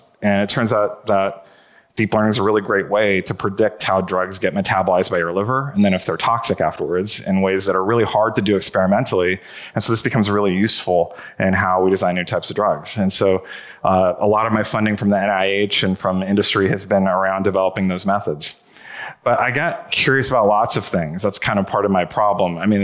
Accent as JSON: {"language": "English", "region": "California", "country": "United States", "tie": "born or raised there", "said": "I'm a Californian through and through. Well, I mean, my parents are from India. I was born here in Orange County."}